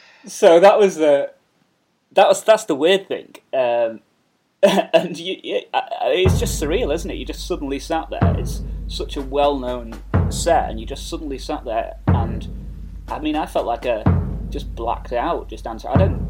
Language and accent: English; Stockport, North West England, United Kingdom; So I'm from Stockport, which is like Greater Manchester. It's not that far from like Burnage and stuff. And it's I was born in 1987.